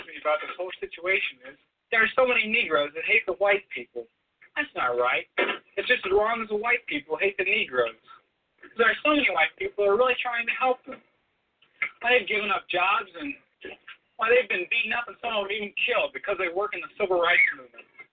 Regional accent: United States; I'm American, and I'm proud of it.

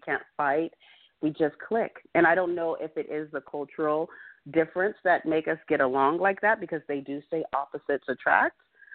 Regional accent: California, United States; moved away as an adult; now in Scottsdale, United States; I was actually born in the Midwest. I was raised in California, and I love California. I'm from that Bay Area, San Francisco, Oakland area. And after I finished school at age 18, 19, I wanted to travel.

